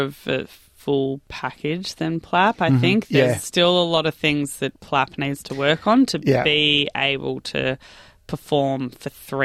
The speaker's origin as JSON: {"language": "English", "country": "Australia", "said": "as Aussie fans"}